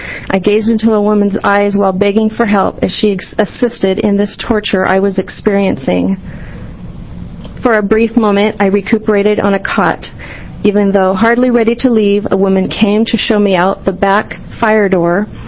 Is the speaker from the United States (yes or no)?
yes; Oregon, United States; I'm from Almsville, here in Oregon.